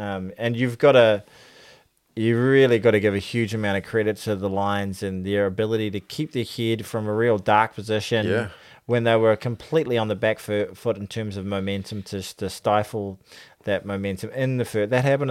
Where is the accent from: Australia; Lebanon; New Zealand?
New Zealand; as a New Zealander